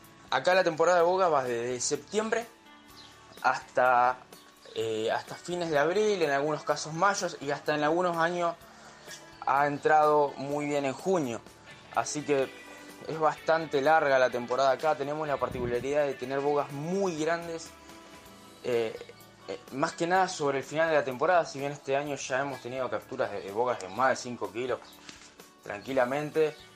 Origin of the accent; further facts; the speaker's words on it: Zárate, Buenos Aires Province, Argentina; soy de Zárate, tengo una pequeña marca de líneas acá de la zona